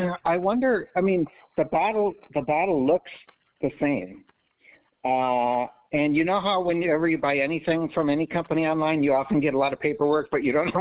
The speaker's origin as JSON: {"language": "English", "region": "Wisconsin", "country": "United States", "lives_now": "Rhode Island, United States", "said": "I made a move from Wisconsin originally to Rhode Island, which was a nice move"}